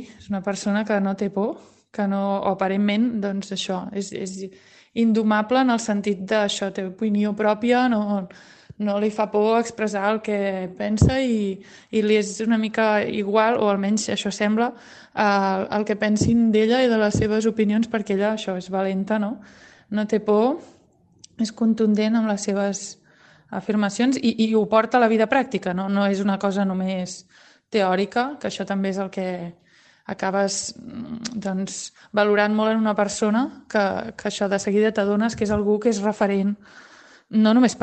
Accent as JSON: {"language": "Catalan", "town": "Sabadell", "region": "Catalonia", "country": "Spain", "said": "soc veïna de la Laura Clotet, soc sabadellenca com ella i soc cantant, músic de clàssic, de música clàssica."}